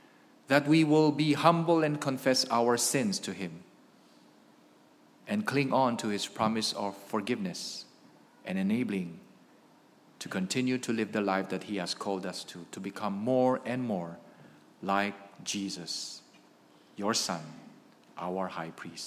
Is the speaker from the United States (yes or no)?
no; Philippines; So I grew up in the Philippines, and every Holy Week, I witnessed men and women perform penance.